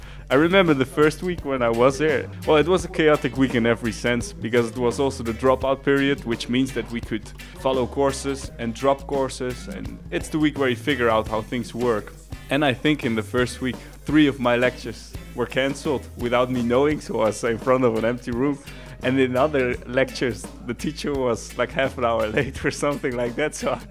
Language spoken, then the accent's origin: English; Netherlands; now in Slovenia; I'm from the Netherlands, and I'm 21 years old, and I study cultural anthropology.